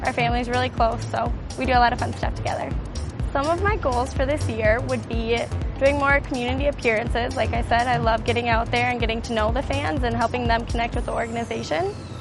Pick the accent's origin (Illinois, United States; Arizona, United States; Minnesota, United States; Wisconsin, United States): Minnesota, United States; Savage; I'm from Savage, and this is my fourth year on the team.